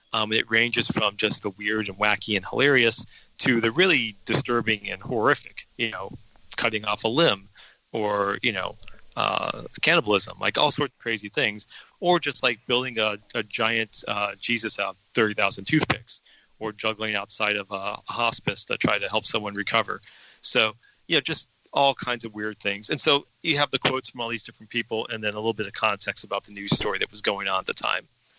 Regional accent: Denver, Colorado, United States; But, you know, like I said, I grew up in Denver, so I was a huge Broncos fan, huge Nuggets fan.

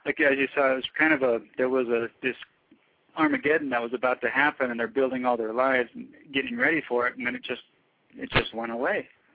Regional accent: the West, United States; That's mainly because I grew up in the West, and, you know, jackalopes are kind of a big deal

